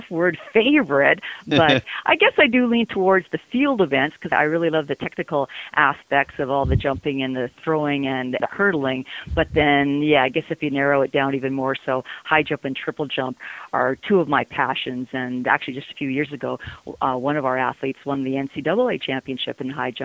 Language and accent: English; British Columbia, Canada; also born or lived in Calgary, Canada; I was born in Calgary, Alberta, way back when in the 60s, but pretty much grew up throughout British Columbia.